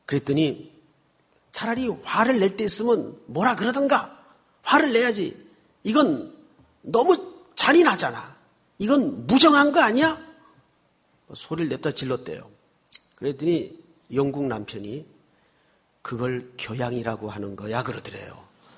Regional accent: South Korea; 근데 어쩌면 제가 한국 사람이라서 그런지는 몰라도

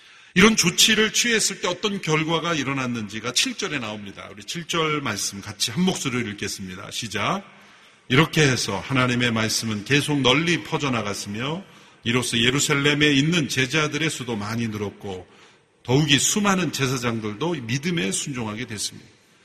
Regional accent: South Korea; 그런데 아직도 우리는 우리 한국 사람들만 어쩌면 사람으로 보이고 있다면 심각한 문제입니다.

